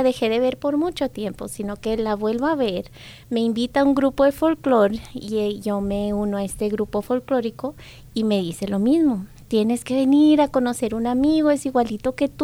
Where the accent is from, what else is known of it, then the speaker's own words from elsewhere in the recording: Denver, Colorado, United States; Yo soy nacida y criada en Denver, Colorado. Soy nativa. De acá soy toda mi vida aquí. Conozco varias partes de México. De hecho, me encanta el estado de Sinaloa. Yo de joven decía que era de allá, pero sí, acá crecí